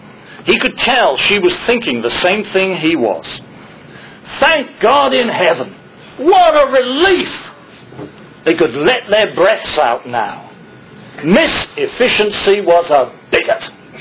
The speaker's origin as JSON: {"language": "English", "region": "England", "country": "United Kingdom", "said": "I can tell you from experience, that you get extra status points in the United States for being English."}